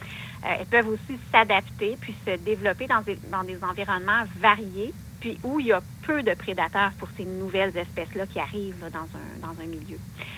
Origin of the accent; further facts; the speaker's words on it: Quebec, Canada; Je trouve que ça reflète bien nos droits en tant que Québécois